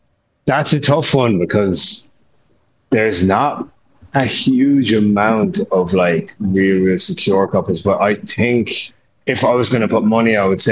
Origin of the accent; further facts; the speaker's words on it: Ireland; I think, going in Casa. Because I think just us being Irish